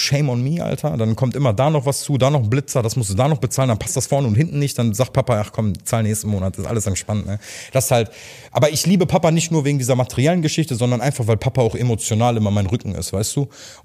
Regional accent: Hamm, North Rhine-Westphalia, Germany; in Hamm, da wo ich herkomme, kennen mich viele so

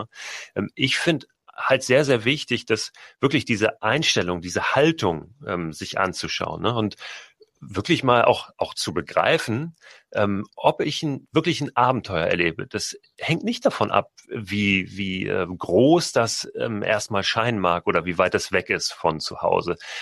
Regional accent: Hamburg, Germany; Ich komme ja aus Hamburg, lebe in Hamburg

